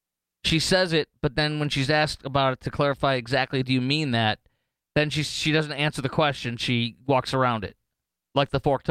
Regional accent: Chicago, Illinois, United States; I fill in Chicago sometimes, my hometown.

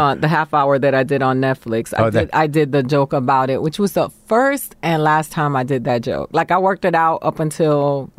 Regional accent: Boston, Massachusetts, United States; born there; I was born in Boston, Massachusetts.

